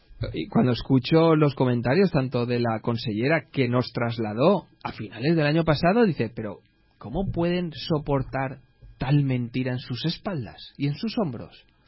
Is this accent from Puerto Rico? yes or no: no; Valencian Community, Spain; y somos la comunidad valenciana de las que más tiene